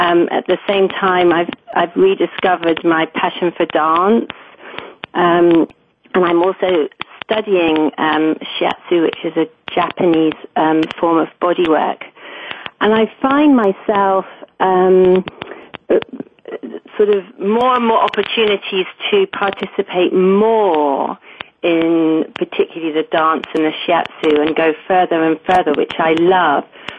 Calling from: Oxford, South East England, United Kingdom; I'm calling from Oxford in England.

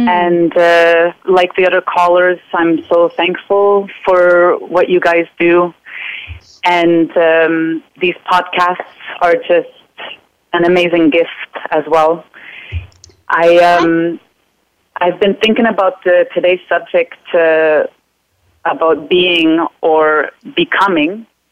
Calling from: Chambly, Quebec, Canada; I'm calling in from Chambly. It's a town just outside of Montreal, 20 minutes from downtown Montreal.

